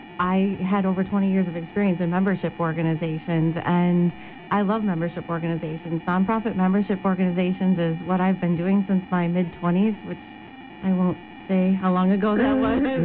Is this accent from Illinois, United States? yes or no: yes; Mendota, Illinois, United States; now in Yuma, United States; Mendota, Illinois is where I grew up, in Compton, Illinois, which is really funny because everybody hears Compton out here and thinks California.